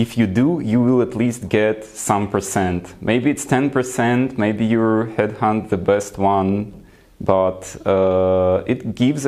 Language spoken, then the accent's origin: English; Ukraine; Because when we were in US, we mentioned we are from Ukraine, people knew.